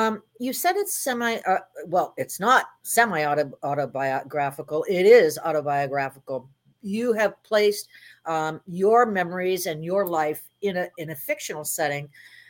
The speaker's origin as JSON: {"language": "English", "town": "Miami", "region": "Florida", "country": "United States", "tie": "born or raised there", "said": "I grew up in Miami. We had plenty of, you know, cocaine cowboys over there and everything else."}